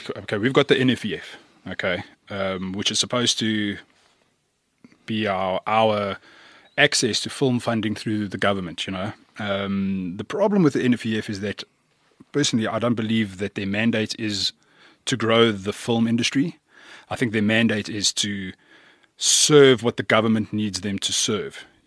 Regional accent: Johannesburg, Gauteng, South Africa; I'm from the South of Joburg.

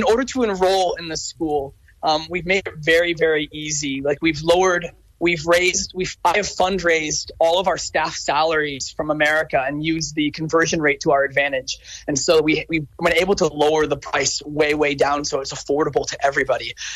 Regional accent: Oregon, United States; born there; Yeah, I was born in Oregon, just above California. I grew up to some Christian family up there.

